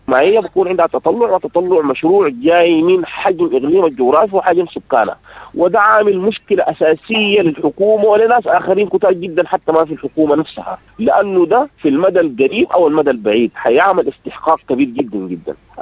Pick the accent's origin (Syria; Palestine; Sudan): Sudan; Darfur; مشاكل كبيرة جدا جدا إحنا كدارفوري لازم ننتبه لها